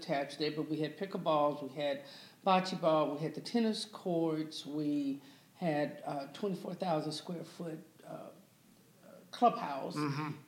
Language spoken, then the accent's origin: English; Los Angeles, California, United States; I grew up in Los Angeles.